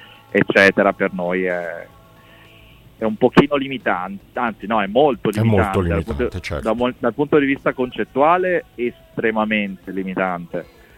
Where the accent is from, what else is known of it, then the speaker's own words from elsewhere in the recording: Veneto, Italy; dalle sonorità che provengono dalla mia terra, che è il Veneto.